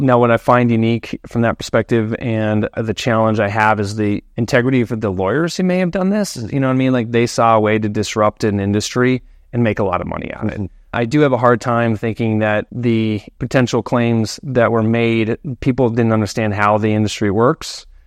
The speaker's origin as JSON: {"language": "English", "town": "Vail", "region": "Colorado", "country": "United States", "tie": "born or raised there", "said": "Born and raised in Vail"}